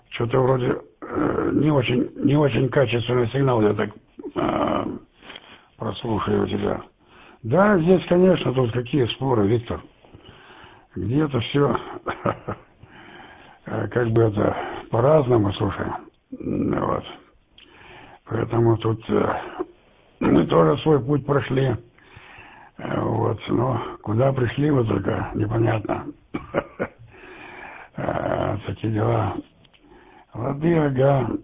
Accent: Chelyabinsk, Chelyabinsk Oblast, Russia; я с Урала там же, по Челябинска

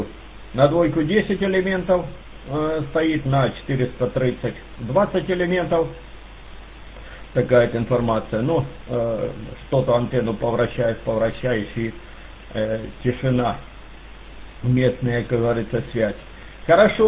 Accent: Kharkiv Oblast, Ukraine; сам я родом из Шевченковского района.

